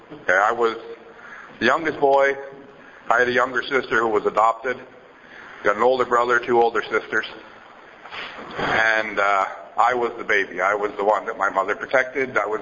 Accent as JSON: {"language": "English", "town": "Saint-Hubert", "region": "Quebec", "country": "Canada", "tie": "born or raised there", "said": "I come from St. Hubert, born and raised. I was a Legion brat."}